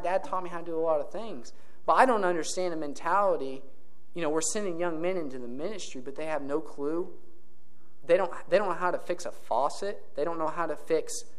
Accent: Indiana, United States; You know, I'm from Clay County, but Green Sullivan County area.

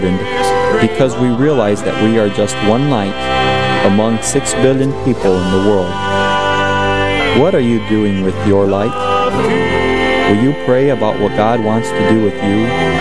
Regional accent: Brazil; Growing up in Brazil, I saw this firsthand.

